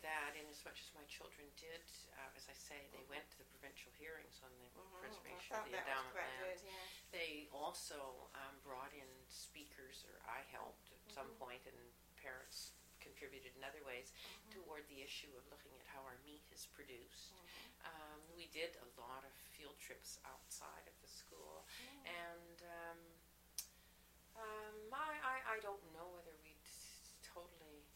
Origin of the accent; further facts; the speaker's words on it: Winnipeg, Manitoba, Canada; born there; Oh, I was born in 1944 in Winnipeg, actually St. Boniface, Manitoba.